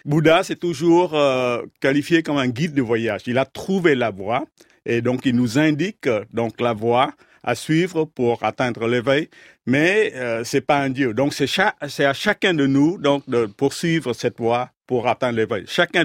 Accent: Vietnam; Vous savez, je suis vietnamien d'origine et donc la tradition spirituelle au Vietnam, c'est le bouddhisme. 80% des Vietnamiens sont bouddhistes. Et donc, j'ai été élevé dans une tradition bouddhiste et confucienne.

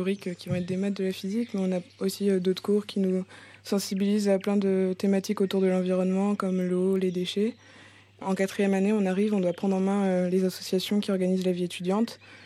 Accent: French Guiana, France; Je viens de Guyane et du coup, la forêt c'est omniprésent chez moi, c'était en face de mon lycée, c'est mon jardin

